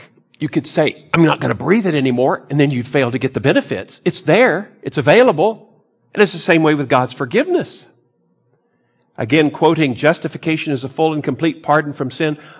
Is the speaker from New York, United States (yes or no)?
no; Texas, United States; Southern California and all that, growing up in Texas. I grew up with hymnals too, and we heard about California.